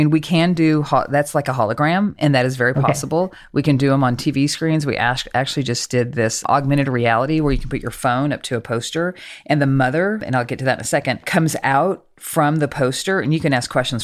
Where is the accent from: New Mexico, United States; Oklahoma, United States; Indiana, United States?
Oklahoma, United States; now in Arkansas, United States; And I grew up in Oklahoma, and I am about an hour and a half, hour and 45 minutes from Tulsa.